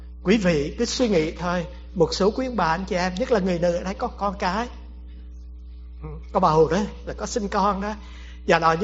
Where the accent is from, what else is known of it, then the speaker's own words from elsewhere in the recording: Hue, Thừa Thiên Huế, Vietnam; Tôi tại người Huế nên là quen bún bò qua hamburger.